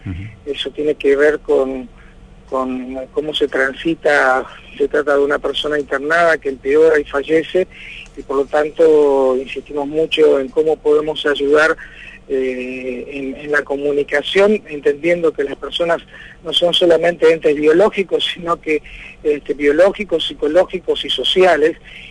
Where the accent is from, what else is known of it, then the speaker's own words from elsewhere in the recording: Argentina; como argentinos somos donantes